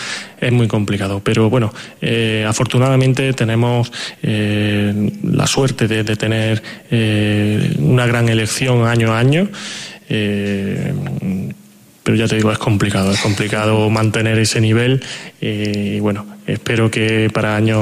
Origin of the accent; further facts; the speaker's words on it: Mollina, Andalusia, Spain; Estoy muy comprometido con mi pueblo, quiero a mi pueblo y quiero que Mollina se convierta en el pueblo referente de la provincia de Málaga.